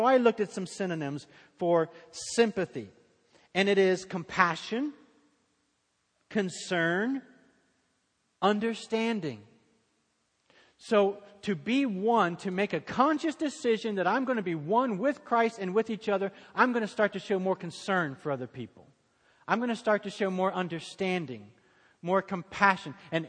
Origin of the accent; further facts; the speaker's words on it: Cincinnati, Ohio, United States; now in US South; When I grew up in Cincinnati, Ohio, the Lord's Prayer in Cincinnati was different than y'all say it down in the South.